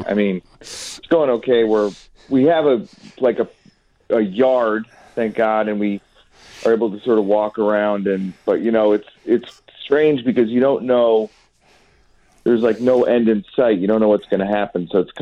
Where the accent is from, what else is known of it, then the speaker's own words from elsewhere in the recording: Glencoe, United States; now in Ridgefield, United States; Yeah, well, I grew up in Glencoe, but I live in Fairfield County in a town called Ridgefield